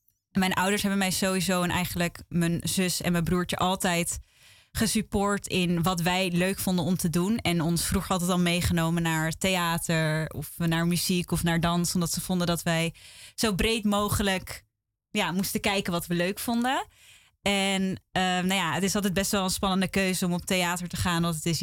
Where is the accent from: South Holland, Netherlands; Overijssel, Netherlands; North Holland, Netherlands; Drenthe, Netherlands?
North Holland, Netherlands; Amstelveen; En ik ben geboren en getogen in Amstelveen. En daar heb ik eigenlijk mijn hele leven gewoond en woon ik nu nog steeds.